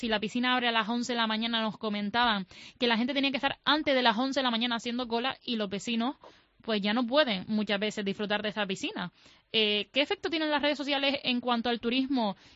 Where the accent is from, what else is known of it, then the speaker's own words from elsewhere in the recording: Canary Islands, Spain; Normalmente yo creo que no estamos acostumbrados los canarios a tener que pagar esto por trasladarnos entre islas.